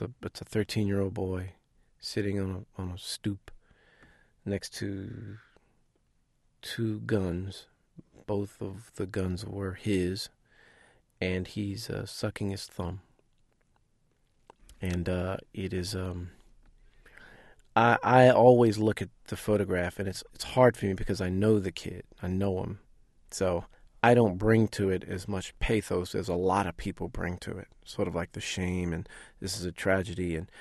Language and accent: English; New Orleans, Louisiana, United States; It was growing up in New Orleans with your father being a jazz musician.